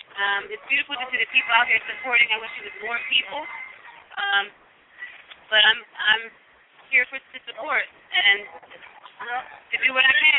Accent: Philadelphia, Pennsylvania, United States; Philadelphia.

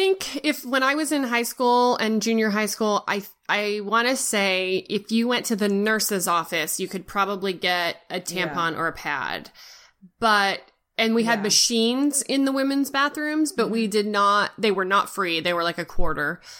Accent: California, United States; I'm originally from California, yeah. So this was a particular interest to me.

